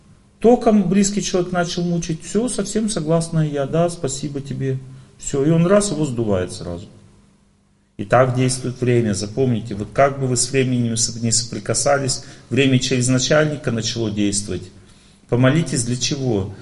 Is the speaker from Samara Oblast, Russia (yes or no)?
yes; Tolyatti, Samara Oblast, Russia; Ну, ему надо было взять, сделать в Тольятти, съездить, а мы из Тольятти, сделать загранпаспорт.